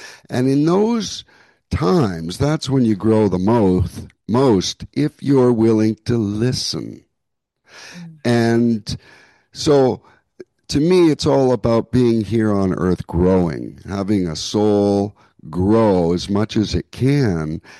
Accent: Canada; now in United States; I personally, between you and I, I'm Canadian. I'm still Canadian. I never did get my U.S. citizenship like my brother, so I too have never voted.

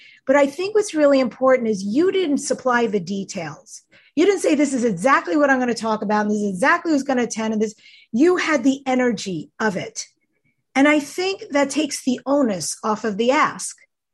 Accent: North Belmore, New York, United States; I just want to say I grew up in North Belmore, Long Island.

